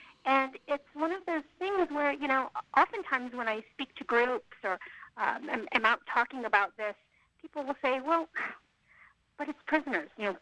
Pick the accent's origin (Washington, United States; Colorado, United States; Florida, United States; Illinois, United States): Colorado, United States; Colorado Springs; I grew up in this area, so many school trips to the top of Pikes Peak.